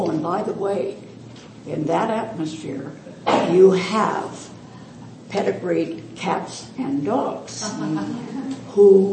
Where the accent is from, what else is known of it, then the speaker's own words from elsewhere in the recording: Illinois, United States; I went away to the University of Minnesota because I'm from the Illinois and live 35 miles from the University of Illinois.